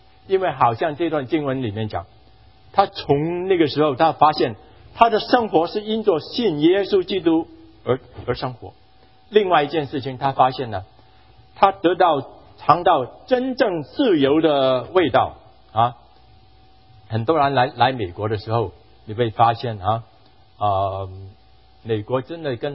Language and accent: Chinese; Hong Kong; 我在香港的时候，我在长大在香港，没有觉得没有人敢这样做